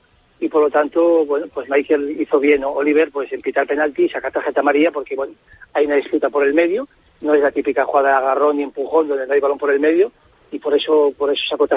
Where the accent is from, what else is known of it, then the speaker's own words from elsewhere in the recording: Spain; le deseamos como español, como compañero, mucha suerte.